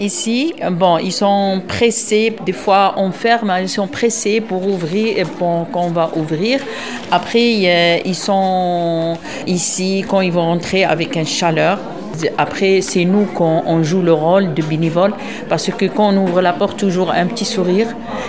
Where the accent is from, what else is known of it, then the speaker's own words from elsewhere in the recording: Algeria; Oui. Moi, je suis algérienne.